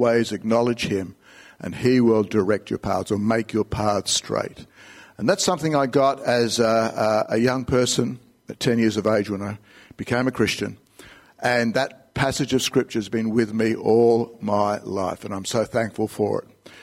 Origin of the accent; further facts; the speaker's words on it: Elizabeth, South Australia, Australia; I grew up in Elizabeth